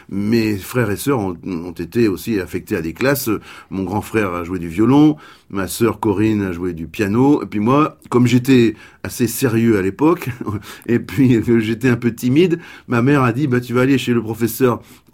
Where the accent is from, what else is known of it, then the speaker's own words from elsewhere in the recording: Paris, Île-de-France, France; Bien que je sois un parigot, vraiment fleur de bitume, on peut dire, le 14e.